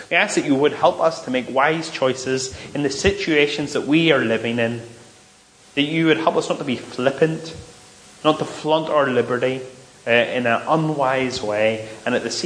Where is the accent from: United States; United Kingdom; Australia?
United Kingdom; Northern Ireland; We are Northern Irish, in a sense, but we're not.